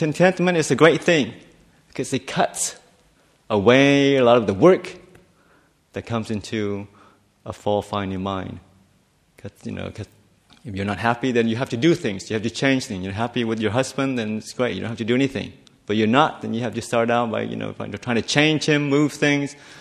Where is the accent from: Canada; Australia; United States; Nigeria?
Australia; also born or lived in Thailand; I was born in Thailand, that's why I ordained, but certainly grew up in Australia